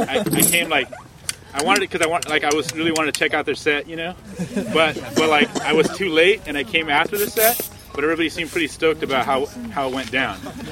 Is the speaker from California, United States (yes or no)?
yes; San Diego, California, United States; And we are … We're from San Diego.